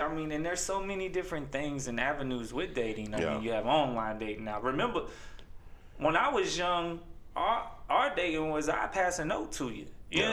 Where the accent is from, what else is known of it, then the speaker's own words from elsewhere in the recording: Kings Mountain, North Carolina, United States; That being said, I grew up in Kings Mountain, North Carolina. I remember him coming to Kings Mountain and playing against us, right?